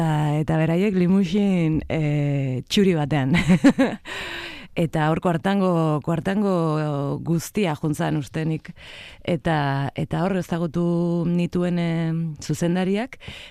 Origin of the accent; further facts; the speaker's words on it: Vitoria-Gasteiz, Basque Country, Spain; also born or lived in Bilbao; ni Bilbon jaioa naiz, baina hasi txikitan eta nerabe garaia Gasteizen bizi izan nintzen, ez? Orduan arabatarra ere pixkat sentitzen naiz, o gasteiztarra behintzat.